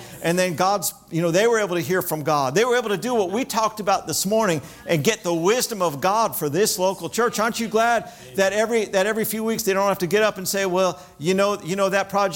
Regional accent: Hollywood, Florida, United States; Well, I grew up in South Florida, Hollywood, Florida, right between Miami and Fort Lauderdale.

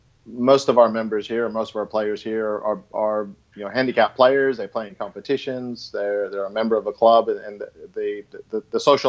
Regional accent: Los Angeles, California, United States; moved away as an adult; now in Australia; Yeah, it's a bit of a mutt, I think, because I'm originally from Los Angeles. I came out here in 2000, so I've had about 18 years living here.

